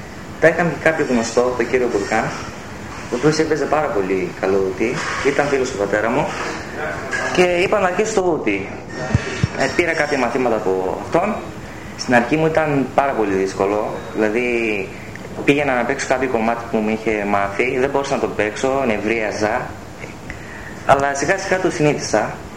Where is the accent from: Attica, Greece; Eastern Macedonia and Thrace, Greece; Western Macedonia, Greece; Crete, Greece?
Eastern Macedonia and Thrace, Greece; Komotini; born there; Ναι, μένουμε εδώ. Εδώ γεννήθηκα εγώ, στη Κομοτηνή.